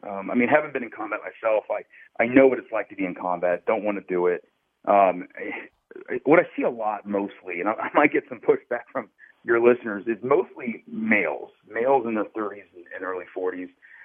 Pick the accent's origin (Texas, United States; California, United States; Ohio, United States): Ohio, United States; Dayton; I'm originally from the Dayton area.